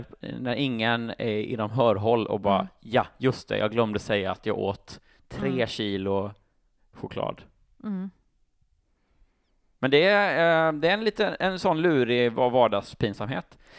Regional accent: Småland, Sweden; precis som jag är från Sveriges Småland kanske, jag vet inte.

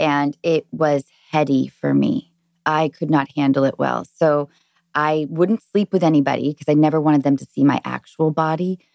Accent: Seattle, Washington, United States; I grew up in Seattle in the 90s

